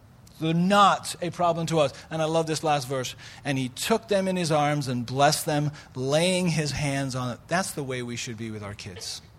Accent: United Kingdom; I'm British. We're masters at sarcasm

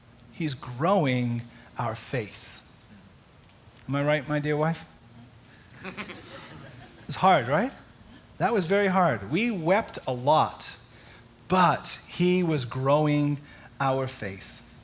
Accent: United Kingdom; You know, as a, I'm British, so I have a certain way of conducting myself.

